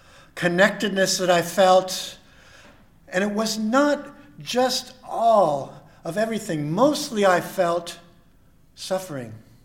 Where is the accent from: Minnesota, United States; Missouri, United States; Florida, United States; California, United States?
California, United States; I grew up in California, Orange Grove Meeting. I joined Santa Cruz Meeting.